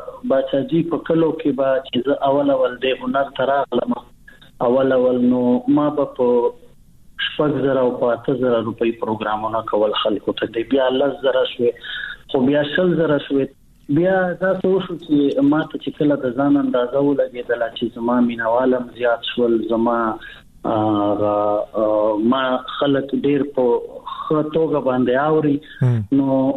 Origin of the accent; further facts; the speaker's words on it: Bannu, Khyber Pakhtunkhwa, Pakistan; زه خو بیسیکلی د بنو یم په بنو کې پیدا شوی یم په بنو کې لوی شوی یم بنو زمونگا ابائی علاقہ دا زمونگ دا پلار زمونگ دا نکنو جائیدادونه ټول بنو کې دي